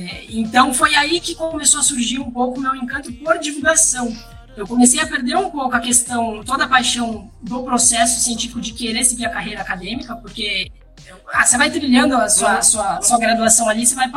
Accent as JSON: {"language": "Portuguese", "town": "Bertioga", "region": "São Paulo", "country": "Brazil", "said": "Eu sou de Bertioga, uma cidade litorânea de São Paulo, e eu me mudei para São Paulo para fazer a faculdade."}